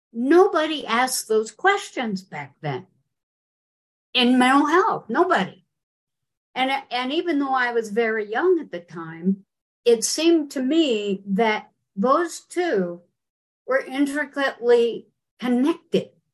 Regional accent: Utah, United States; I grew up in Utah. I am from original pioneer, Mormon pioneer stock.

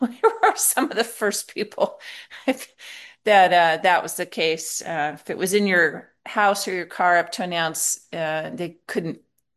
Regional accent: Alaska, United States; now in Tucson, United States; I'm living in Tucson, Arizona right now. And I grew up in Alaska.

